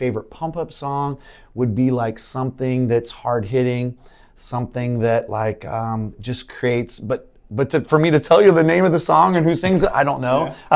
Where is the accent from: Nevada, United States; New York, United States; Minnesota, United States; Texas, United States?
Nevada, United States; Las Vegas; also born or lived in Arizona; You know, I grew up in Las Vegas. I moved there in 74, and it only was established in the 50s.